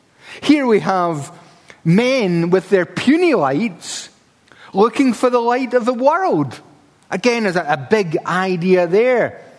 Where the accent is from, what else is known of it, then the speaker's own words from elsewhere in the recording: Paisley, Scotland, United Kingdom; I'm from Paisley, and we don't do that sort of thing.